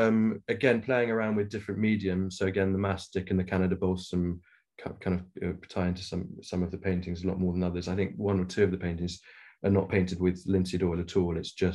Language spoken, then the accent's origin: English; Nairobi, Kenya; But then also growing up in Kenya, conservation's been sort of an interest of me for me and my family. I sort of been growing up sort of going on safaris, and you know, very lucky to live on this beautiful small farm just on the outskirts of Nairobi.